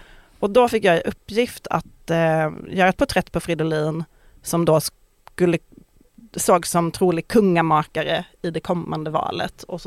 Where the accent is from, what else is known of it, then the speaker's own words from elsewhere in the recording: Malmö, Skåne, Sweden; Jag kom ju från Malmö då, men nu har jag träffat många som är så, för så är folk i Stockholm, har jag insett.